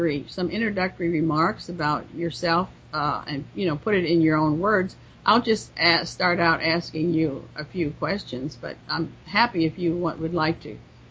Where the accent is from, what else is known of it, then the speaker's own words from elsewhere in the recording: Midwest, United States; I'm a Midwesterner, too.